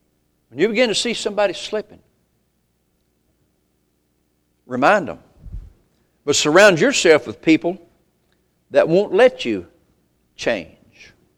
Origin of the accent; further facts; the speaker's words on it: Possum Grape, United States; also born or lived in Coffeeville; I grew up in Possum Grape and Coffeeville. That's my hometown.